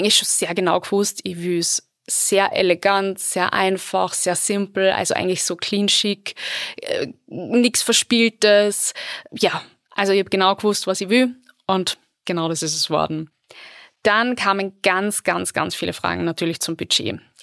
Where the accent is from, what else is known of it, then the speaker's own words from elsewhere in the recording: Upper Austria, Austria; Es ist bei uns in Oberösterreich trotzdem sicher eins der größten Brauthäuser mit der größten Auswahl auch.